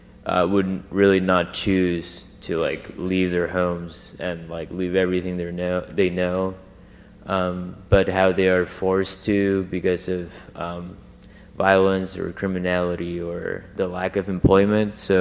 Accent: Honduras; And I am from Honduras, and I got to talk to somebody that was also from Honduras.

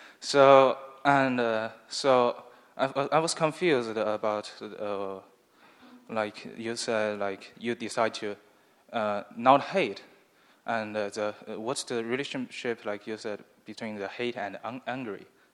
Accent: Beijing, China; English is a second language; I'm a student and I'm from Beijing, China.

